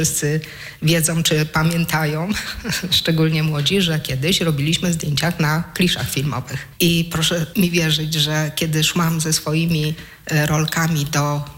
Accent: Włoszczowa, Świętokrzyskie Voivodeship, Poland; pochodzącego tak jak ja z Włoszczowy.

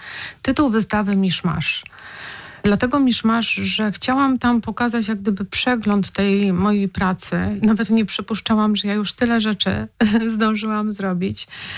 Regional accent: Kielce, Świętokrzyskie Voivodeship, Poland; Ja też jestem z Kielc.

